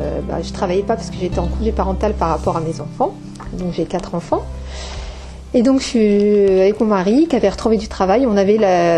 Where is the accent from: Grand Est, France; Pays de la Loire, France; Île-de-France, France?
Pays de la Loire, France; Allonnes; moi je suis d'Allonne, je suis née au Mans.